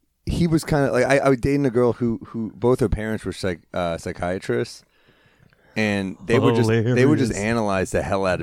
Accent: New York City, New York, United States; Originally Chelsea, then Upper East Side, and then I left for like a year and a half for, I went to school at Tulane

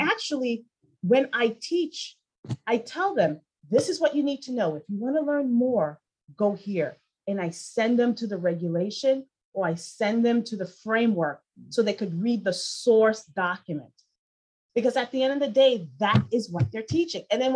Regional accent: New York, United States; so I'm from New York, so we don't like wasting time.

